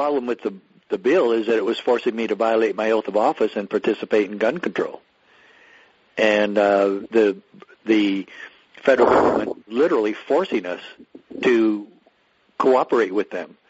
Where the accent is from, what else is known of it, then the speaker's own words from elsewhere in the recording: Arizona, United States; And then I decided after 5 years after that epiphany to move home to Arizona and run for sheriff in my hometown.